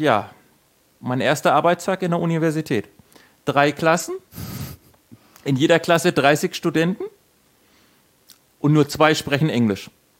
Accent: Germany; accent: German; Dann sage ich, nein, ich bin Deutscher.

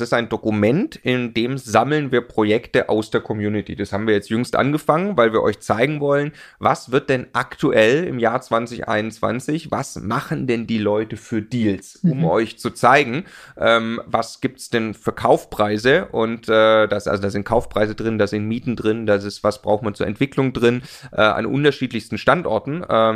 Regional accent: Stuttgart, Baden-Württemberg, Germany; also ich komme aus Stuttgart, da kauft man die Daimler-Aktie

